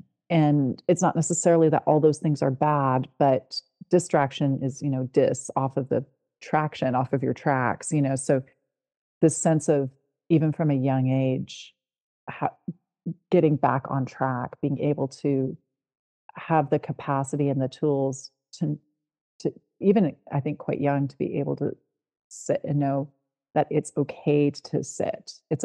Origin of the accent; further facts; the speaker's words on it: Ontario, Canada; I'm from the Southern Ontario area.